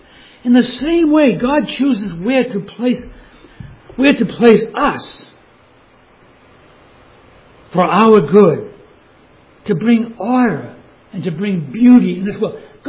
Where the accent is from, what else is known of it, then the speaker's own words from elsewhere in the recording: Cape Cod, Massachusetts, United States; I grew up in the Cape. I know all about the tourists.